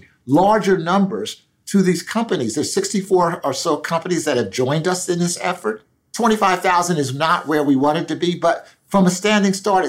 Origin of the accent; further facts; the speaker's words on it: Philadelphia, Pennsylvania, United States; The analogy I would use is with respect to education in my hometown of Philadelphia